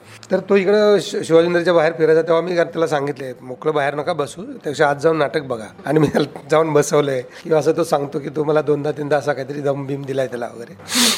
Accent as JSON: {"language": "Marathi", "town": "Satara", "region": "Maharashtra", "country": "India", "said": "मी गावाकडचा, पण तो मराठवाड्याचा, मी इकडचं सातारकडचं घाटावरचं."}